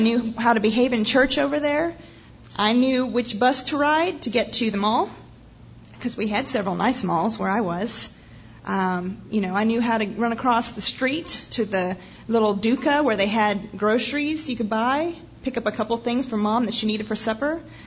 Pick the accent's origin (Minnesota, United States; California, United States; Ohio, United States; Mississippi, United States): Mississippi, United States; born there; I was born in Mississippi, but I don't really sound like it. I can sound like a little bit more if you want me to. I can get a little southern